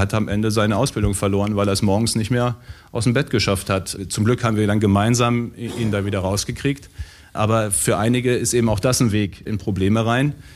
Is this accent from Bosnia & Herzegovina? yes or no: no; North Rhine-Westphalia, Germany; Ich komme aus dem Westmünsterland, direkt von der niederländischen Grenze. Ich bin 6 Kilometer von der Grenze groß geworden. Die größte Stadt bei uns ist Enschede, direkt hinter der niederländischen Grenze, 120.000 Einwohner.